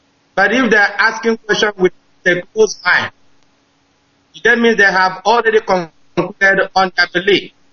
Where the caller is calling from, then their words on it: Northern Ireland, United Kingdom; I'm calling from Northern Ireland, UK.